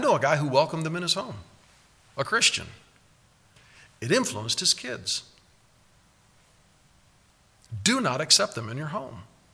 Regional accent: Omaha, Nebraska, United States; also born or lived in Columbus, Nebraska; So here we are in our home, growing up in Omaha, Nebraska, and hosting missionaries time and again. Then we moved out on a farm near Columbus, Nebraska, Monroe.

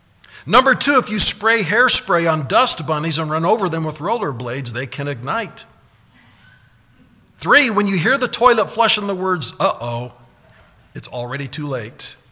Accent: United States; born there; I was born in America like most of you. That makes me an American.

